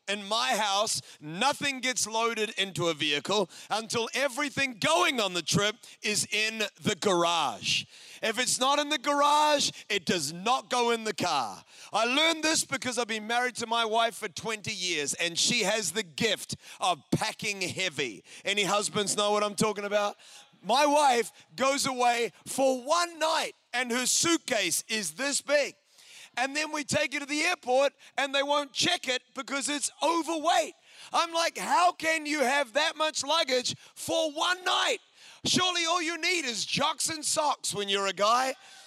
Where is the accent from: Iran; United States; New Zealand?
New Zealand; I mean, I am a New Zealander, and for us, one of our national things that we do is when we go on holiday, we go on a road trip.